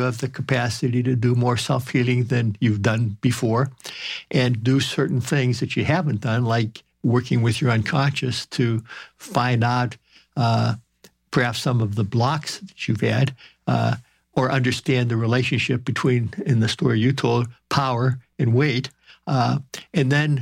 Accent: Midwest, United States; I grew up in the Midwest where grandmothers used to like to feed their grandsons

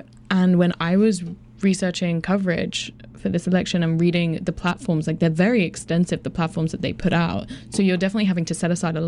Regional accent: England, United Kingdom; moved away; Yeah, because I'm from England, so I came over here and got involved in, covering provincial politics

